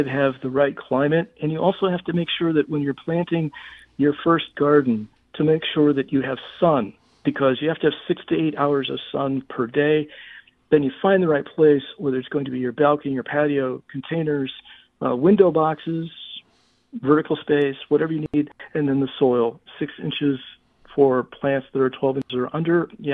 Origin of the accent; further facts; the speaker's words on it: St. Louis, Missouri, United States; I remember growing up in St. Louis, my dad, you know, grandpa had the farm, but dad went to Produce Row every day.